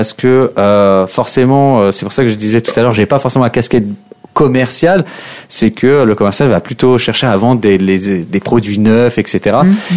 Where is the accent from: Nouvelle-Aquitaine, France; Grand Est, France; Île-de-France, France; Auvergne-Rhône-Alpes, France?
Île-de-France, France; Montmorency; Comme pas mal de personnes le savent, je viens de Montmorency